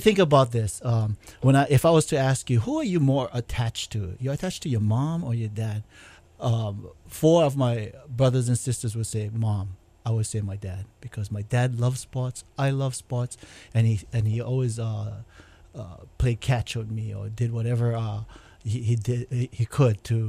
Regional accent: Honolulu, Hawaii, United States; I grew up in Palolo Valley, born and raised there. And then when I graduated from high school, then I moved out of there.

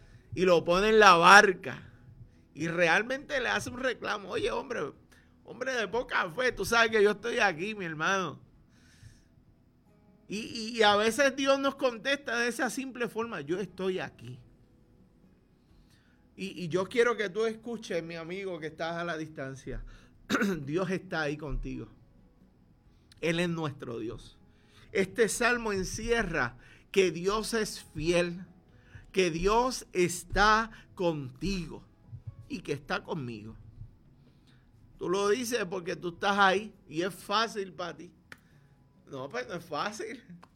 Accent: Lares, Puerto Rico; decidimos comprar hogar, como todo puertorriqueño, como todo lareño.

